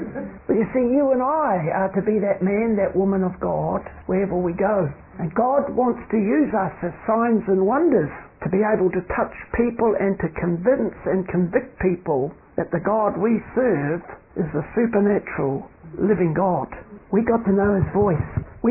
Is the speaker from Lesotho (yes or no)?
no; New Zealand; Well, being a Kiwi, I can't afford it.